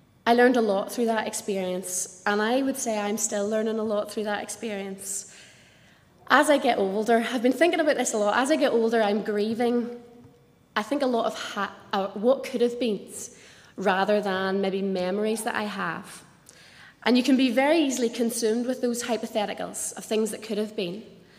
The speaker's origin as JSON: {"language": "English", "town": "Ballymena", "region": "Northern Ireland", "country": "United Kingdom", "tie": "born there", "said": "So I was born in Ballymena, and I was saved early in life."}